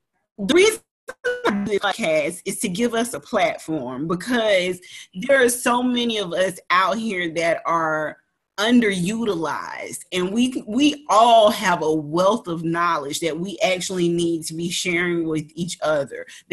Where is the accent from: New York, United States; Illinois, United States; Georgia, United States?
Georgia, United States; born there; I was born down here in Georgia in the 80s, the end of the 70s.